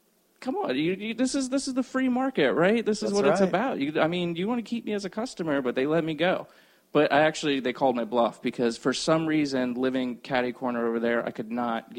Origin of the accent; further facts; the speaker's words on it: Largo, Florida, United States; Not that anything's wrong with Largo. I grew up in Largo.